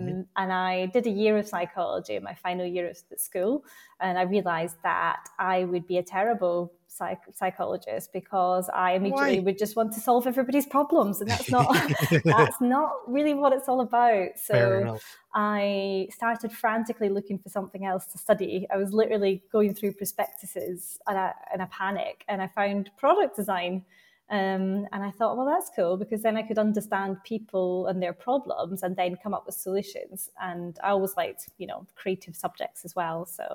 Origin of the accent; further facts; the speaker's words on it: Scotland, United Kingdom; now in London, United Kingdom; I'm originally from Glasgow. Well, not really Glasgow. Any Scottish people will now be offended because it's not really Glasgow. I'm from a place near Glasgow. But I've lived in London for sort of 10 years or so.